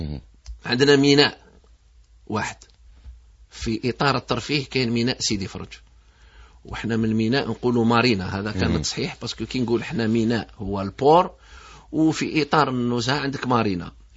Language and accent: Arabic; Algeria; أنا جزائري نخرج بالطيارة ونروح لتونس